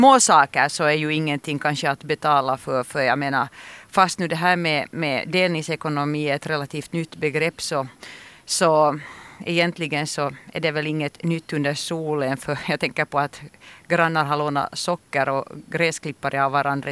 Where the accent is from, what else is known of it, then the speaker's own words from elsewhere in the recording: Bromarv, Uusimaa, Finland; när tv kom till min by där jag är uppvuxen och där jag bor fortfarande i Bromar